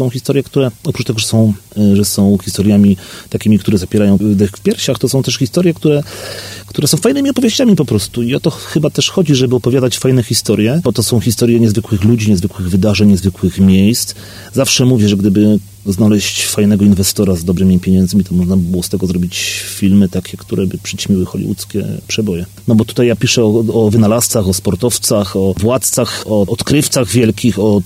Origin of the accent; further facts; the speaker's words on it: Silesian Voivodeship, Poland; first language Silesian; Jestem rodowitym Ślązakiem, posługuję się dość biegle Ślązczyzną. To jest język mojego serca. Ja się go pierwotnie uczyłem w domu moich rodziców, moich dziadków.